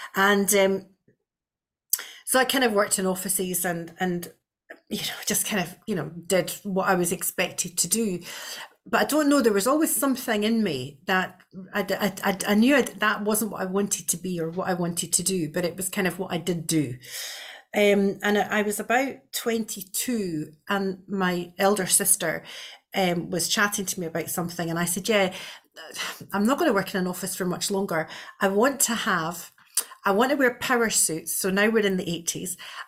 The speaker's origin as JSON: {"language": "English", "town": "Edinburgh", "region": "Scotland", "country": "United Kingdom", "said": "I'm originally from Edinburgh."}